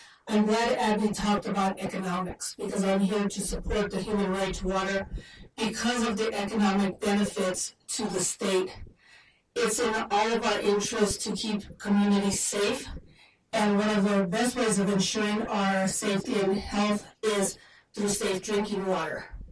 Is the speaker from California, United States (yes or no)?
yes; California, United States; I'm here from Southern California.